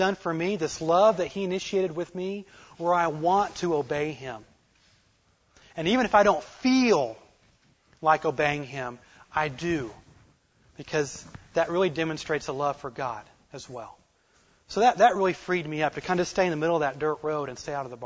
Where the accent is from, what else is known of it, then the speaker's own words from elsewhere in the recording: Oklahoma, United States; I grew up in Creek County, Oklahoma. And there's a lot of dirt roads in Creek County, you know?